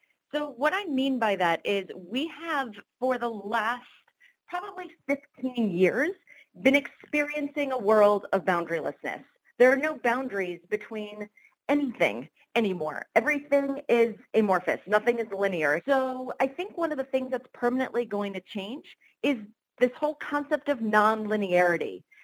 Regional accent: Rochester, New York, United States; And we made a family move and a decision not to live in New York and move to my hometown of Rochester.

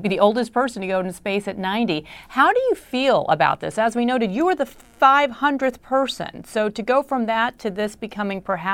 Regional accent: Houston, Texas, United States; Well, listen, growing up in Houston, I always loved the field trips going to the Johnson Space Center.

